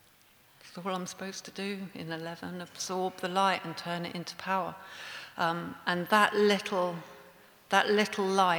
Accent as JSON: {"language": "English", "region": "London", "country": "United Kingdom", "tie": "born or raised there", "said": "I grew up in London."}